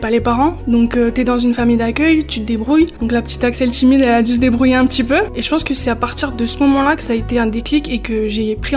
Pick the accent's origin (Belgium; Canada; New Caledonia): New Caledonia; Nouméa, South Province; Moi, j'ai grandi à Nouméa avec toute ma famille.